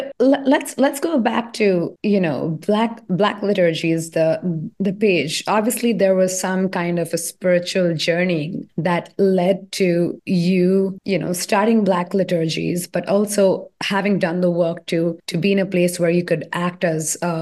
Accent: India; I come from India

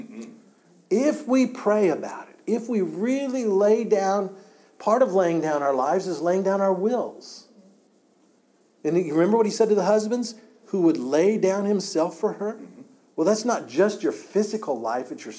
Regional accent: Kansas, United States; Now, I was born and raised in Kansas. It was no big deal to move to Wichita from where I lived, 30 miles away.

